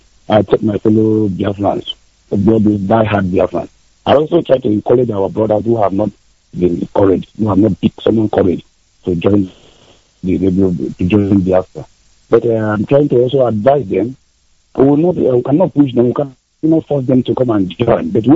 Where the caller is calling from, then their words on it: Netherlands; I'm calling from Netherlands.